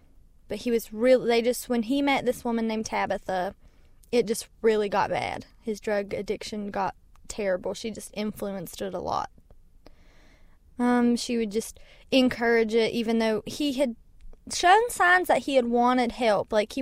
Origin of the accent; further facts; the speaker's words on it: Mullins, West Virginia, United States; I am from Mullins, West Virginia.